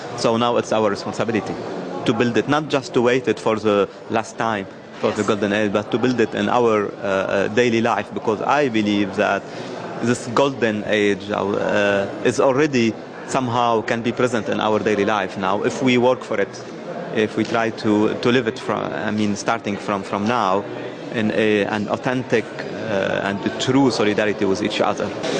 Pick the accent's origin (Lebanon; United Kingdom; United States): Lebanon; I'm coming from Lebanon.